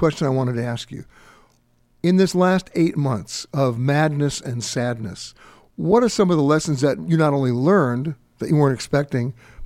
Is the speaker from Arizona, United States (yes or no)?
no; New York City, New York, United States; I'm born and bred in New York. I mean, for purposes of full disclosure, I've lived in the same building in Manhattan since I'm 6 months old